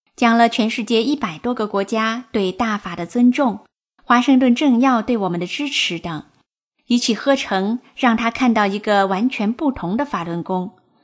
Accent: China; 作为一个中国人，我很自豪。

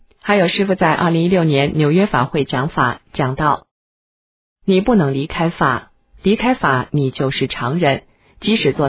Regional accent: China; 全世界的人都知道，只有我们中国人被蒙在鼓里

